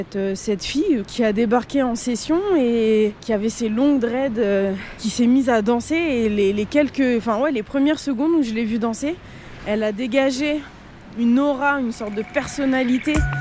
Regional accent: Bobigny, Île-de-France, France; parce que j'ai grandi à la Cité de l'Étoile, à Bobigny.

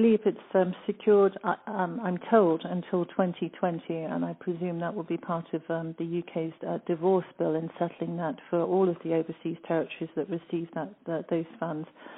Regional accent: Anguilla; We are very British. We're proud to be British.

